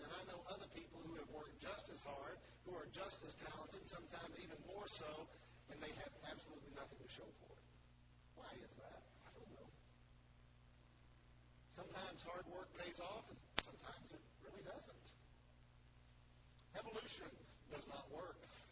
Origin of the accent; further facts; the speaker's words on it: the South, United States; I was born in 1960 in America, and that, frankly, I'm a white male from the South